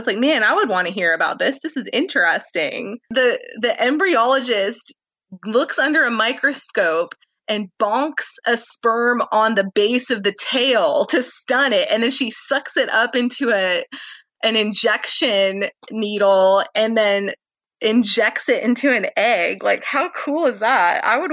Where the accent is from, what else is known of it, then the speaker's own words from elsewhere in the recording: Tennessee, United States; Now, my family is not Southern. They're from Arizona. So I guess they're Southwestern. But I grew up mostly in Tennessee